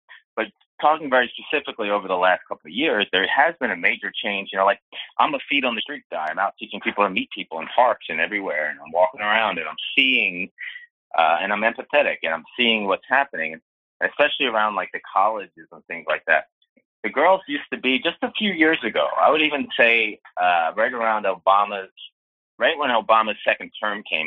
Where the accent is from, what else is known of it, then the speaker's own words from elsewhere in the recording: Swarthmore, Pennsylvania, United States; I'm from Swarthmore, if you know where that is. It's like Swarthmore, Delaware County. It's right outside. It's about 20 minutes from Philadelphia Airport. It's outside of Southwest Philly.